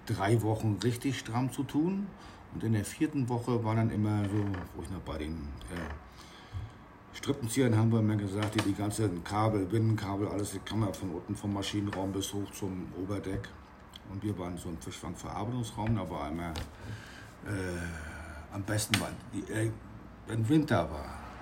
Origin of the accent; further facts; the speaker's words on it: East Germany, Germany; Die Kollegen, wenn man da als Ossi so hinkommt, ist das nicht ganz einfach, aber ich war nicht umsonst 28 Jahre